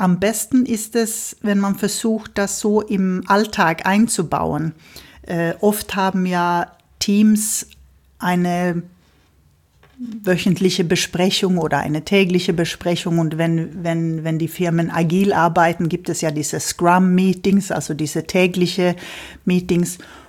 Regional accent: Sweden; Nein, wir kommen alle aus Schweden

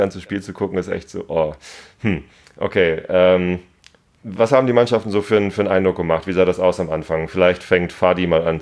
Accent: Northern Germany, Germany; Also als Norddeutscher

